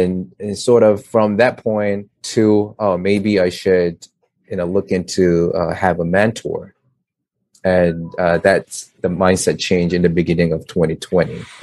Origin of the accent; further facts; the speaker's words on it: New York, United States; Of, oh, okay, I'm from New York, and this is like mainly crazy expensive market.